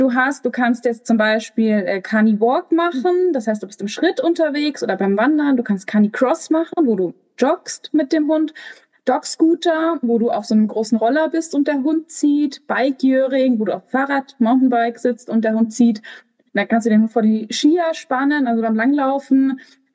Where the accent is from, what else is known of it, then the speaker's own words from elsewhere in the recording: Bavaria, Germany; Ich komme aus dem Münchner Umland